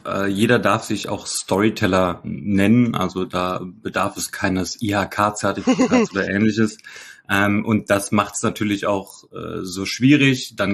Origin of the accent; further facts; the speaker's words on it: Cologne, North Rhine-Westphalia, Germany; now in Kirn, Germany; Ich werde jetzt schlanke 40 Jahre, lebe seit ganz kurzem in Kirn, bin aber eigentlich gebürtiger Kölner und mein Herz wird wohl auch für immer dort bleiben. Kirn liegt im Hunsrück.